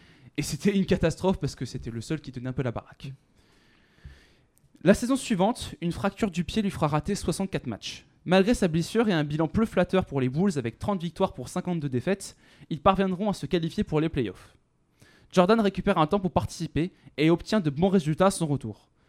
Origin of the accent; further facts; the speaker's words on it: Brittany, France; Je suis breton, je peux me permettre.